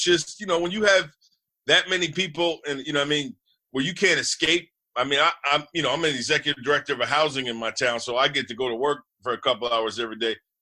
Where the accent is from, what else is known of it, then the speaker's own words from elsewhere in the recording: Harrison, United States; they thank God I'm in Harrison, my hometown.